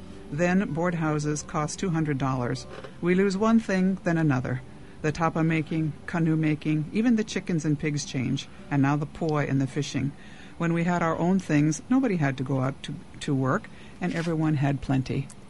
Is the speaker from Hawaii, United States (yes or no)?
yes; Honolulu, Hawaii, United States; But, I'm originally from Honolulu, and I've always prided myself on trying to get the language right.